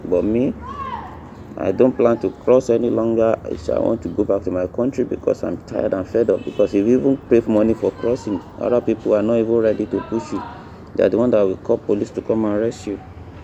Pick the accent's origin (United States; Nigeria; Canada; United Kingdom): Nigeria; English is a second language; moved away as an adult; now in Libya; I'm from Nigeria. I stay in Libya. So I've been here for almost 5 years. I'm 30 years of age.